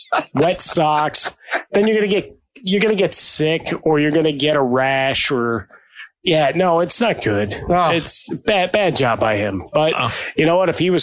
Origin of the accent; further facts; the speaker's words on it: Chicago, Illinois, United States; It's like, you know, growing up in Chicago, I said, you know, rain, sleet, snow, fog, that's all part of Chicago Bears lore.